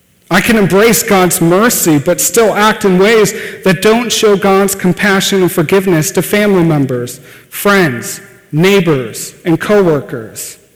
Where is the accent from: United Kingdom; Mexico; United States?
United States; California; I came from California, my other church had a different problem